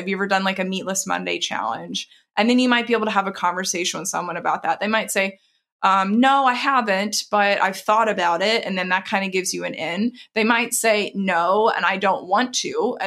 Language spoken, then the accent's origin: English; the South, United States; I grew up in the South. I grew up in an area that is not necessarily aligned with my views today.